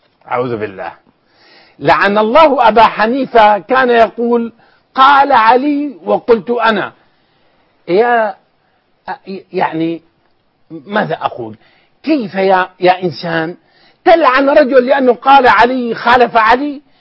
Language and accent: Arabic; Syria; أنتوا لا تتقوى علي يعني مصريين وأنا مسكين شامي بينكم